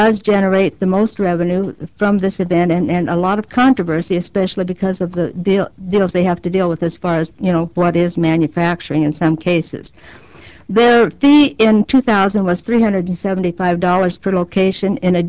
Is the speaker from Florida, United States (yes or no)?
no; Sturgis, South Dakota, United States; So I'd like to tell you about what happens in my hometown of Sturgis, which hosts probably the largest tourism event in South Dakota.